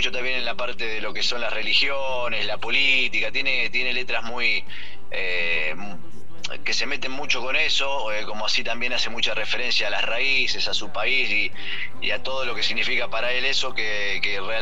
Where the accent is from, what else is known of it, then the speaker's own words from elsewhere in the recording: Funes, Santa Fe, Argentina; Nosotros somos de la ciudad de Funes, estamos pegaditos a Rosario, a 15 kilómetros de Rosario.